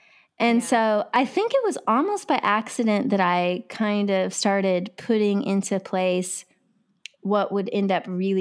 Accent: Missouri, United States; It was just like I grew up in Missouri, in the middle of Missouri in the 1980s

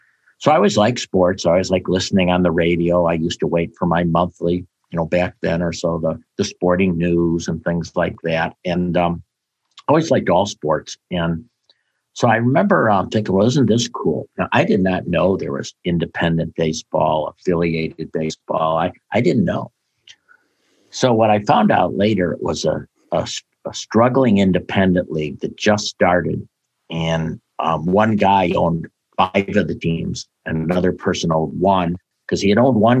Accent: Illinois, United States; Now, I grew up outside Chicago, so I didn't know a lot about minor league baseball

